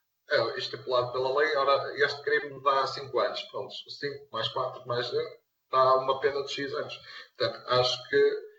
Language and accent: Portuguese; Portugal; todos nós, enquanto portugueses, merecemos respeito.